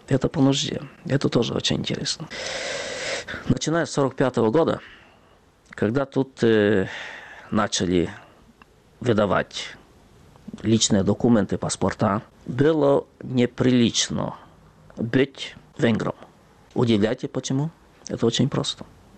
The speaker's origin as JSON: {"language": "Russian", "region": "Zakarpattia Oblast", "country": "Ukraine", "tie": "born or raised there", "said": "Я никогда не жалел, что я коренный житель Закарпаття и никогда не имел намерения уехать из Закарпаття."}